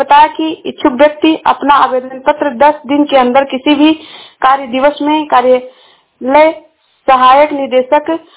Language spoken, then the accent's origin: Hindi; Shravasti, Uttar Pradesh, India; मैं जिला श्रावस्ती से हूँ।